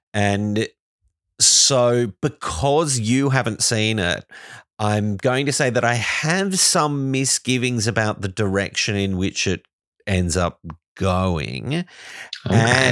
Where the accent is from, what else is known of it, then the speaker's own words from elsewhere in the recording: Australia; it's weird as an Australian hearing an Australian accent on genre TV